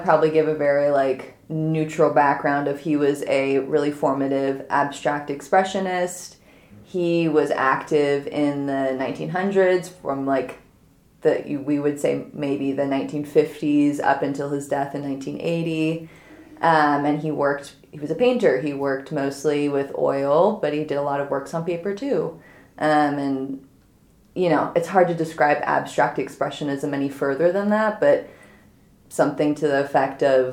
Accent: Australia; born there; So, I was born in Australia.

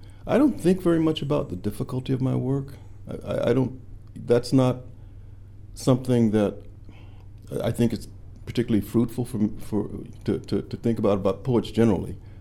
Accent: Santa Ana, California, United States; That's before my time, and I wasn't in L.A. I was in I was south of L.A. in Santa Ana, Orange County, which is about about a 30, 45-minute drive from L.A.

